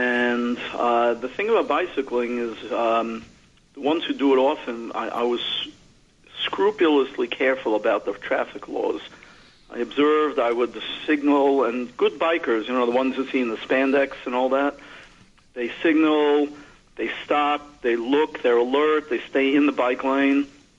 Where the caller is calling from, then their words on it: Brooklyn, New York, United States; From Brooklyn.